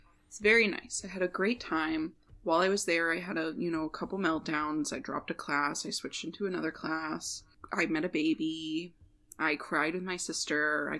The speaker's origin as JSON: {"language": "English", "region": "New England", "country": "United States", "tie": "born or raised there", "said": "Because I actually fucking hate Dunkin' Donuts, but that's because I grew up in New England."}